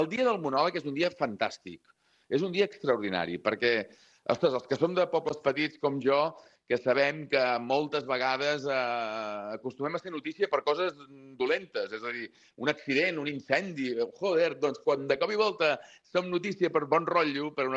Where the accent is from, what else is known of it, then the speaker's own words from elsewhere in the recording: Sant Feliu de Buixalleu, Catalonia, Spain; A Castellví de la Marca i al meu poble, Sant Feliu de Buixalleu, també deu haver-hi de tot.